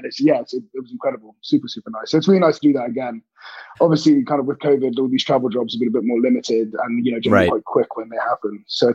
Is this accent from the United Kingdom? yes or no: yes; England, United Kingdom; also born or lived in London / Hong Kong; And then came back to the UK, grew up in the countryside, went to boarding school in the UK in the countryside.